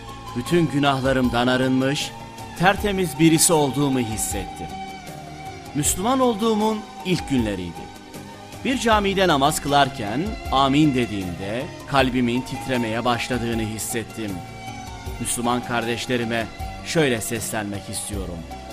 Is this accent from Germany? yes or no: yes; Hamburg, Germany; Turkish is a second language; Babam Litvanyalı. 1980 yılında Almanya'nın Hahnburg şehrinde dünyaya geldim. İlk öğrenimime Almanya'da başladım.